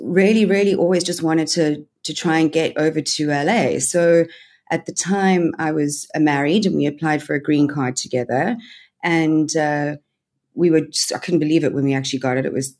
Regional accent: Cape Town, Western Cape, South Africa; also born or lived in Johannesburg, South Africa / London, United Kingdom; I grew up between Joburg and Cape Town, but mostly in Cape Town. So I was born in Joburg, moved to Cape Town when I was, I think I was in about nine, did most of my training for theatre school and everything in Cape Town.

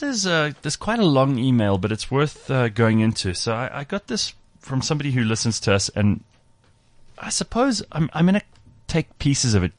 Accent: South Africa; I'm South African born and bred, and I learned nothing at any of these museums.

